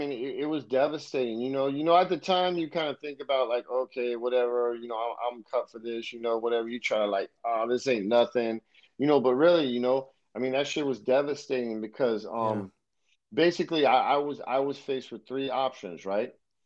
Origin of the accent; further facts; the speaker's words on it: United States; I can speak critically about America because I'm an American, and there's a lot of advantages to this country